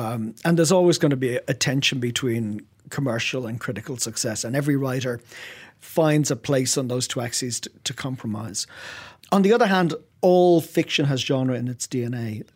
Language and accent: English; Ireland; I grew up in Ireland at a time when we were poor.